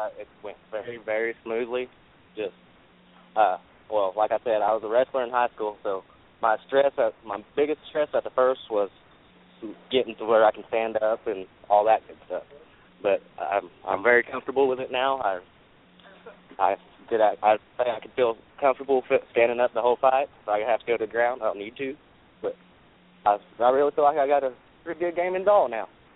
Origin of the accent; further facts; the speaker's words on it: Weatherford, Oklahoma, United States; I was, I was born in Weatherford, Oklahoma. Lived here my whole life.